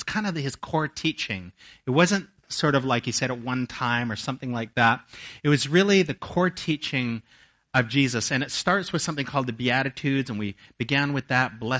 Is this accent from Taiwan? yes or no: no; Canada; also born or lived in southern US; I'm from Canada, but I lived a number of years in the southern U.S., and it's hot and humid there.